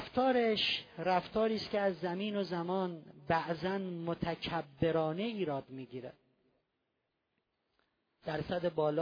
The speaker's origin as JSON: {"language": "Persian", "country": "Iran", "said": "ما ایرانی هستیم، زبان فارسی،"}